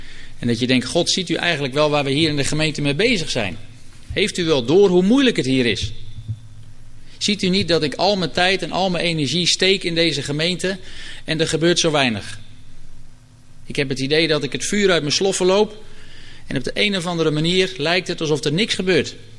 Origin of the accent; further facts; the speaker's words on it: Ede, Gelderland, Netherlands; Zelfs, ik kom uit Ede, er zijn veel meer kerken